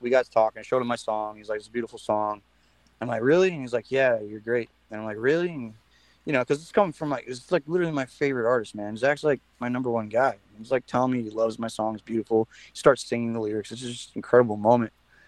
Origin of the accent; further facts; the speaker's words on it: Florida, United States; now in Nashville, United States; Well, you know, I'm from Florida.